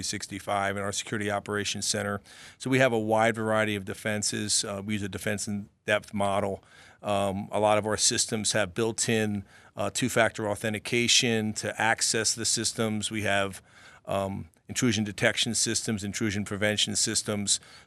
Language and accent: English; Maryland, United States; And I was in from Maryland. We had Aberdeen Proving Grounds. They tested tanks and things like that.